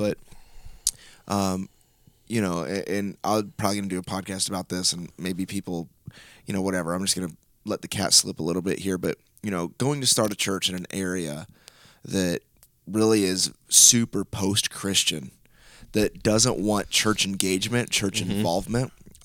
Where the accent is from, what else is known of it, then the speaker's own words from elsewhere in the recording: Miami, Florida, United States; born there; I was born in Miami while he was planting a church.